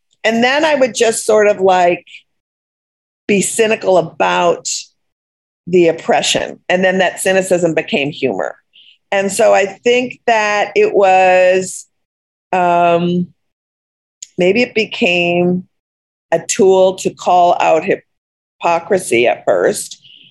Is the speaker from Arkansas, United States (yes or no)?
no; Minneapolis, Minnesota, United States; And I think because I grew up in Minneapolis and I didn't have one of those sort of like mean girls high schools.